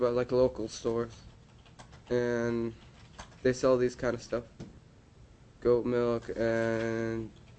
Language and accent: English; Saudi Arabia; moved away; I'm from Saudi Arabia. And I'm a student at West High.